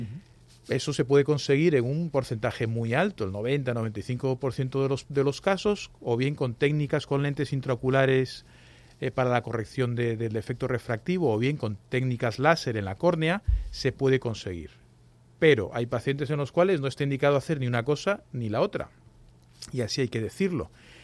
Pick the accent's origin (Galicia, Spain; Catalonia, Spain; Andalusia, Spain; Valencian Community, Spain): Galicia, Spain; Como soy gallego, tengo que decir depende, ¿no?